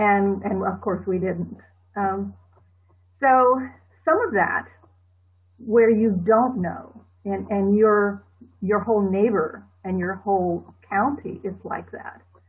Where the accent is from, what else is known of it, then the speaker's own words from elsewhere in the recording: St. Petersburg, Florida, United States; I'm following them in their lives in my hometown, St. Petersburg, and it's just such a delight for me to write.